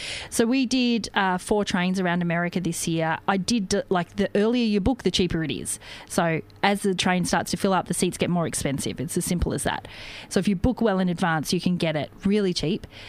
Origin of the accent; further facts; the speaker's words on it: Australia; No, we're from Australia.